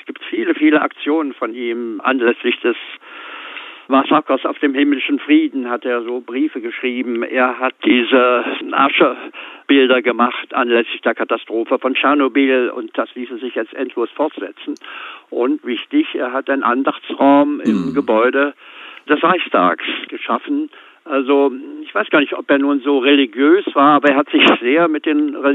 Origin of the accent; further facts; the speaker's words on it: East Germany, Germany; moved away as an adult; Wir kommen beide aus dem Osten, aus der DDR damals.